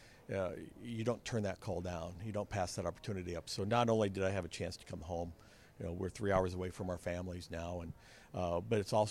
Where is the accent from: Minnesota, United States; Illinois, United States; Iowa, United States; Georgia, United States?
Iowa, United States; But yet, you know, growing up in Iowa in the late 70s and early 80s, Nebraska football was it.